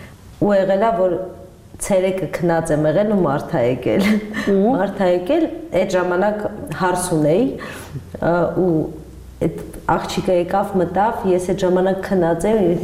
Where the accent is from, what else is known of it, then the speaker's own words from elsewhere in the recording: Tbilisi, Georgia; also born or lived in Russia; now in Yerevan, Armenia; 11 տարի առաջ ես եկա Ռուսաստանից, դես Թիֆլիսից եմ։